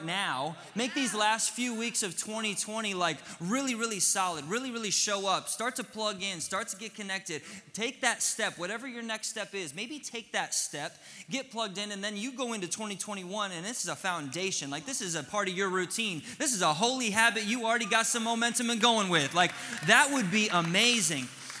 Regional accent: Michigan, United States; I'm actually from Michigan, born and raised from the Mitten.

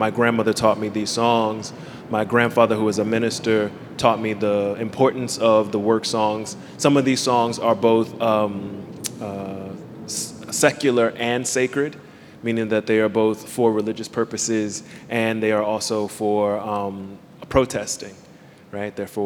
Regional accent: Miami, Florida, United States; I hail from Miami, Florida, which is the ancestral ground of the Tequesta and the Cacique.

